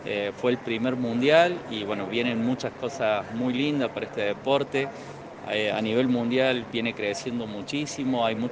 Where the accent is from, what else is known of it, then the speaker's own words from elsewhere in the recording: Córdoba, Argentina; yo también soy de Córdoba